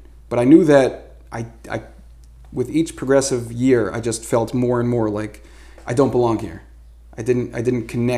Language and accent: English; Brooklyn, New York, United States; now in Lakewood, United States; I grew up in Brooklyn, but then I moved to Lakewood after I got married.